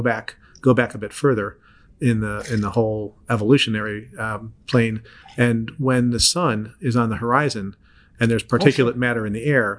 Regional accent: Canada; being Canadian

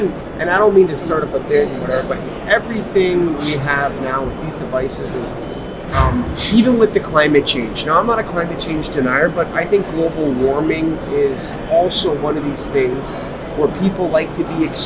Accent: Canada; I'm Canadian, so I do speak a little bit of French.

